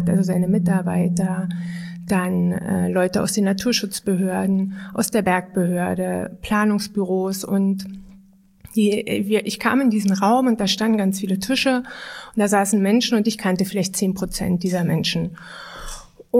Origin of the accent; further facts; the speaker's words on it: Brandenburg, Germany; weil ich bin ja in der Lausitz geboren und ich bin zweimal, ich sag's mal, abgebaggert worden. Einmal in der Pubertät, in der ist der Ort weggebaggert worden, in dem ich geboren wurde.